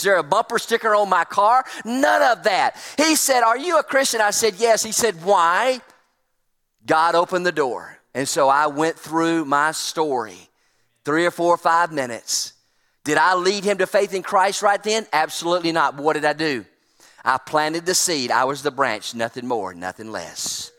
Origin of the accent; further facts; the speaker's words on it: Alabama, United States; I'm from Alabama. We don't have many orchards in Alabama.